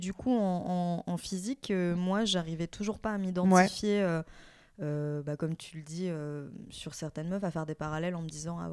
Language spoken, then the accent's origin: French; Vietnam; comme moi, je suis vietnamienne.